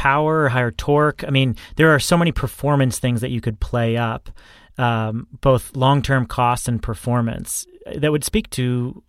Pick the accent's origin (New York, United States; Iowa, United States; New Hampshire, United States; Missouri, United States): New Hampshire, United States; And I grew up in New Hampshire, so I did a decent amount of like off-roading.